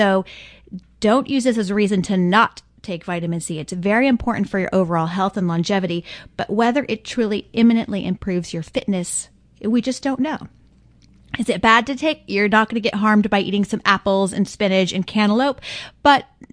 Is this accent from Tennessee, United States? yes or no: yes; Tennessee, United States; I am a girl from Tennessee, so I love my beef jerky.